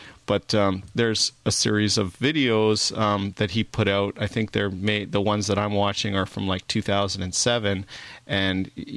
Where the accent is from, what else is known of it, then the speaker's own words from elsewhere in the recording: Vancouver, British Columbia, Canada; And my hometown, I don't know if you noticed this, but I am wearing a Canucks golf shirt there.